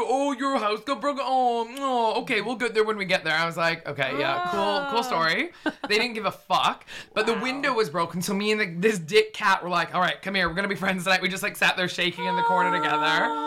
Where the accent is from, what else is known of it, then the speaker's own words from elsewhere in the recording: Vancouver, British Columbia, Canada; also born or lived in Toronto, Canada; now in London, United Kingdom; So I was living in Toronto. I'm from Vancouver.